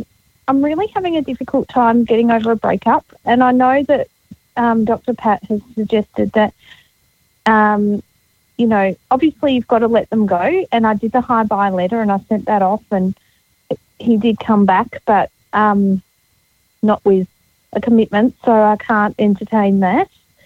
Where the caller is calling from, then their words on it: Australia; I'm phoning from Australia.